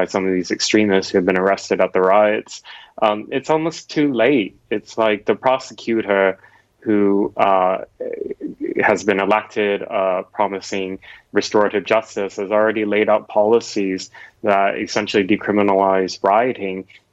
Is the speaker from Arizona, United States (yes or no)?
no; Portland, Oregon, United States; Portland is my hometown, and going back several years now, I've been witnessing political violence become routine and banal there